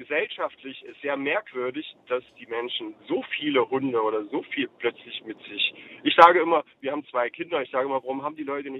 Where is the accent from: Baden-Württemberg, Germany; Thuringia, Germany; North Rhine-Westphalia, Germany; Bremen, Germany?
Thuringia, Germany; Gotha; Also wir haben in Gotha, wo ich herkomme, oder wir unser Häuschen mit Garten und so weiter.